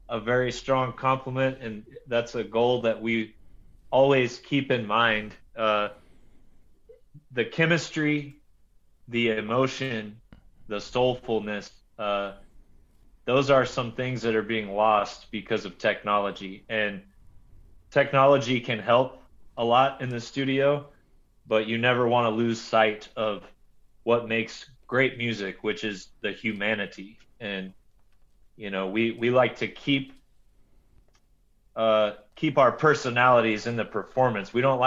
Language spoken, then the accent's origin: English; the South, United States; Because I grew up in the South and I was always listening to Southern rock and country and classic rock.